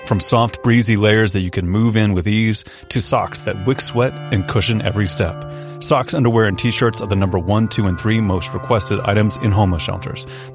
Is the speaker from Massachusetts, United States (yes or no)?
no; Ohio, United States; I grew up mainly in Ohio, and in the 80s, I only knew about New York City from the movies.